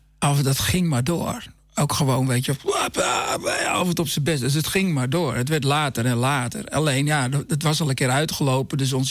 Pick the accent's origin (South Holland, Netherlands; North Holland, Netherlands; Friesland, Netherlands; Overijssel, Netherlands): North Holland, Netherlands; Bussum; Die ken ik uit Bussum, waar ik vandaan kom.